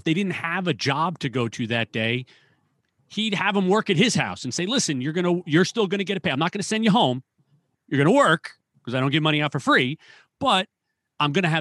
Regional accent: Long Island, New York, United States; here on Long Island, I'm a New York guy. I'm from Long Island. The restaurants around here, you're just seeing them close.

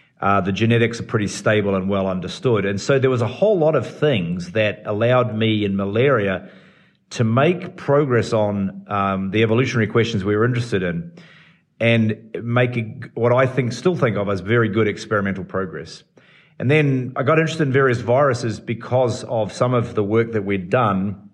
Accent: New Zealand; moved away as an adult; as you can tell from my accent, I come from New Zealand, and so I spent all of my life up until I went to do my PhD in New Zealand.

